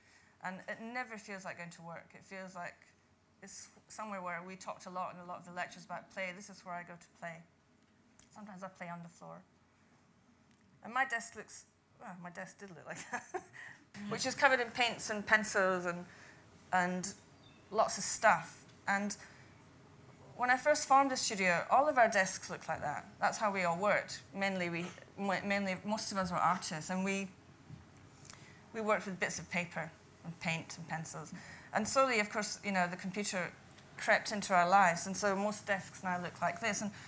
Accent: Scotland, United Kingdom; born there; moved away; also born or lived in London; So I was born in Scotland near Edinburgh

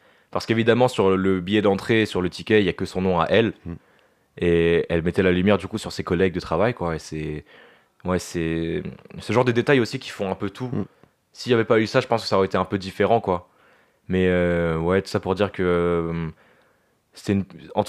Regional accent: Maisons-Alfort, Île-de-France, France; moi, j'ai passé vraiment toute mon enfance à Maison Alfort, de la maternelle à la primaire et aux deux premières années de collège. Et donc, j'ai vraiment grandi là-bas, quoi.

